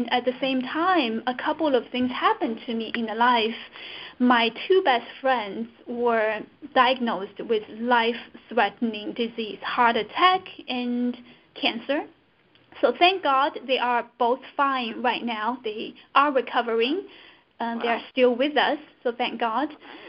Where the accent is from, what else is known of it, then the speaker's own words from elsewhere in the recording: China; moved away as an adult; now in United States; I was born and raised in China. I came to the States when I was 24, so I spent the entire childhood, my middle school, my high school, my college, all in China.